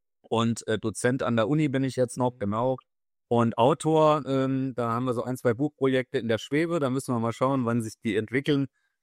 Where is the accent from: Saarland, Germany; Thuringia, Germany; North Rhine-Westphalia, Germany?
Saarland, Germany; Ich stamme aus dem Saarland.